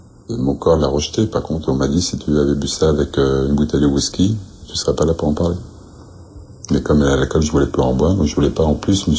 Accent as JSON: {"language": "French", "town": "L'Haÿ-les-Roses", "region": "Île-de-France", "country": "France", "tie": "born or raised there"}